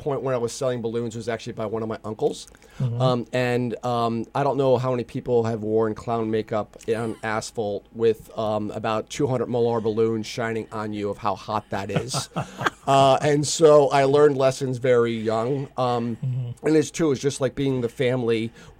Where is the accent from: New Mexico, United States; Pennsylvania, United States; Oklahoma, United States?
Pennsylvania, United States; Allentown; it's like I'm not a New Yorker. I'm not from L.A. I'm from Allentown.